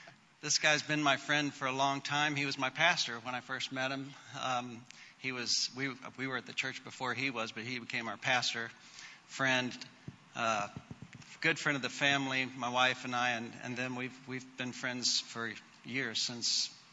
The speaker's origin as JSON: {"language": "English", "region": "Missouri", "country": "United States", "tie": "born or raised there", "also_born_or_lived": "Indiana", "said": "Actually, I grew up in Missouri, and it later on went back to Indiana"}